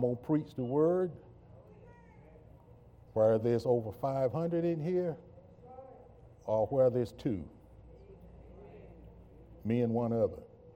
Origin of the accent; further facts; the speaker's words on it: South Carolina, United States; I'm from South Carolina.